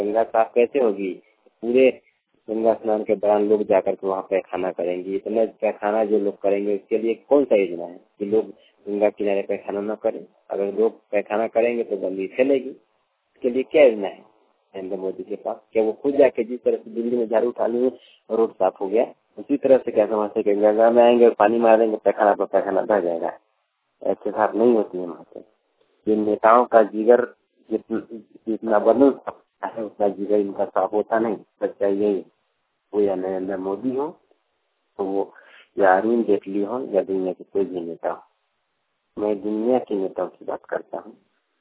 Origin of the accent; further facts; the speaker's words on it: Bihar, India; देवी का पुत्र gram plus post बकरी पकौन जिला मुजफ्फरपुर बिहार का रहने वाला हूँ।